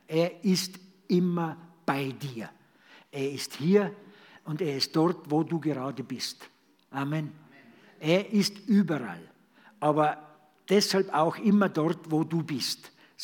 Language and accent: German; Tyrol, Austria; ich bin ja ein Tiroler